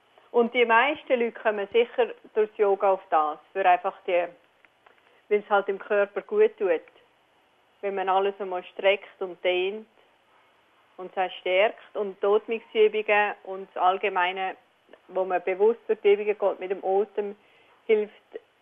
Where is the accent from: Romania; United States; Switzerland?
Switzerland; also born or lived in Canada; now in Australia; als ich in Kanada gewohnt habe, obwohl ich ja von der Schweiz bin. Und ja, ich habe das alles das in Nordamerika gelernt und bin dann wieder zurück in die Schweiz, auf Liestal, also Kanton Basel-Land.